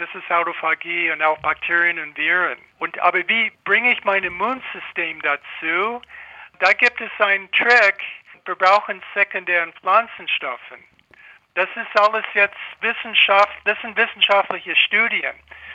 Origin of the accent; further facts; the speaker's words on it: United States; German is a second language; Ich komme aus den USA.